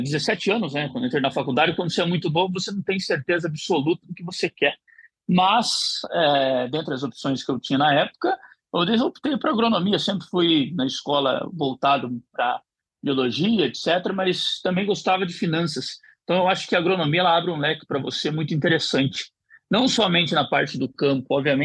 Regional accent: Curitiba, Paraná, Brazil; also born or lived in France; Eu estou em Curitiba, como você comentou, né? Sou daqui mesmo, sou natural de Curitiba.

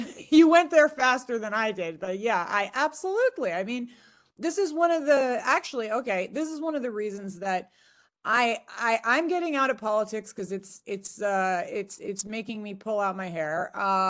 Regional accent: California, United States; Just because it's the closest to my home state of Nevada, I mean, a home state of California

